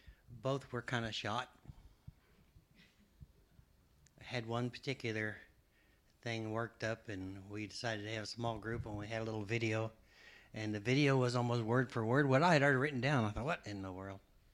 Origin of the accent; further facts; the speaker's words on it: Granite City, Illinois, United States; It was like that when I was growing up in the First Presbyterian Church in Granite City, Illinois.